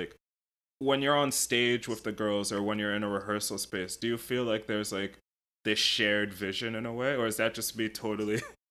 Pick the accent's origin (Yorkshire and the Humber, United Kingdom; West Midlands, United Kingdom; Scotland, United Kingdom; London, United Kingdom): London, United Kingdom; also born or lived in United States; Yeah, I grew up there. I was born here in the States, but we would live there like 6 months out of the year up until I was like 10 years old.